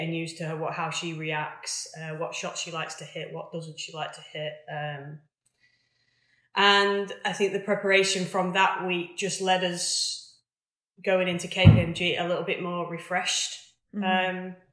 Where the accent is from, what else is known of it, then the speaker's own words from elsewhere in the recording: Cleethorpes, Yorkshire and the Humber, United Kingdom; Well, actually, I'm from Lincolnshire